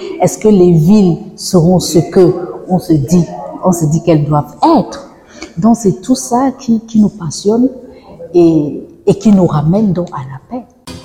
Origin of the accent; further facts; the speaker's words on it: Cameroon; Je vais parler du Cameroun parce que je viens du Cameroun.